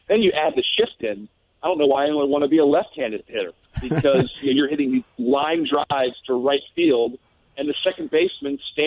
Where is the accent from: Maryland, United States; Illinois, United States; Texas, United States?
Maryland, United States; Baltimore; And it just kind of so happened that I grew up in Baltimore and was a first baseman and loved Eddie Murray as a switch hitter.